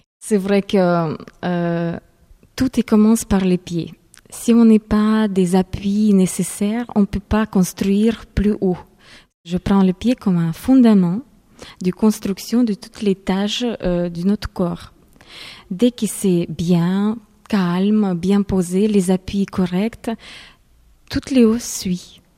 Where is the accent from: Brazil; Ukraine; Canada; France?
Ukraine; Je viens d'Ukraine, alors là-bas, les chaussons de pointe, c'était.